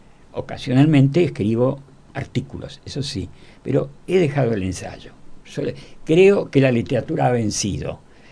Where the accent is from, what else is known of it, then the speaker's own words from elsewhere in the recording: Buenos Aires, Argentina; soy porteño, ¿qué voy a hacer? No conozco otra